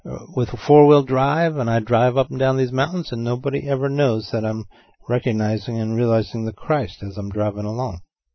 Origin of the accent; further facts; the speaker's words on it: California, United States; moved away; When I first moved here, I couldn't understand it. I came from Southern California, where we might say something like, you guys take care now.